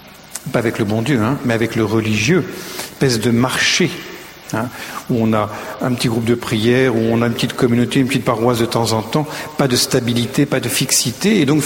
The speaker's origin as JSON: {"language": "French", "town": "Paris", "region": "Île-de-France", "country": "France", "lives_now": "Rome, Italy", "said": "le Parisien que j'étais, parce que je suis diocèse de Paris, maintenant j'habite à Rome depuis presque 10 ans"}